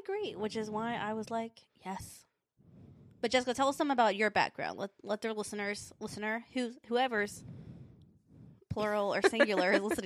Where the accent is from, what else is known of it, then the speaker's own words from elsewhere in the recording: Alabama, United States; I am born and raised in Alabama, spent most of my life here. So I was raised in the middle of nowhere, Alabama. It was literally not a town, raised up in the middle of woods, and lived it pretty isolated.